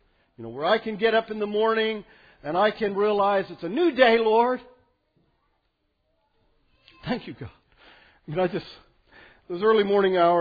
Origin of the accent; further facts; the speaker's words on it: Ronks, Pennsylvania, United States; I had on my name tied Ronks, and they didn't really know where Ronks was. But when I told them that I'm from Lancaster County